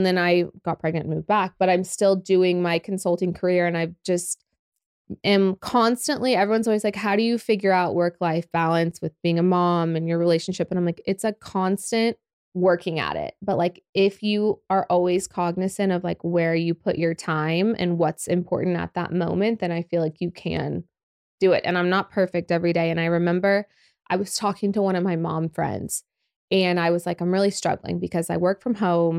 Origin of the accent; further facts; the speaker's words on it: Oklahoma, United States; also born or lived in Los Angeles; now in Dallas, United States; I'm just a family's girl. Like I said, I'm from Oklahoma.